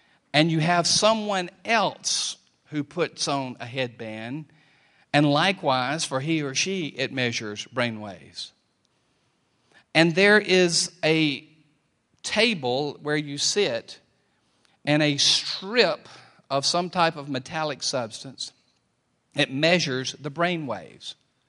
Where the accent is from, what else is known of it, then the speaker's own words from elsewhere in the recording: the South, United States; Now, you already know my cultural background. I'm a Baptist from the South.